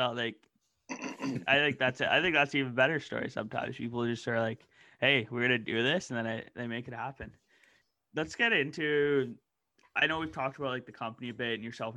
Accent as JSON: {"language": "English", "town": "Bowmanville", "region": "Ontario", "country": "Canada", "tie": "born or raised there", "said": "So we grew up in Bowmanville, Ontario together."}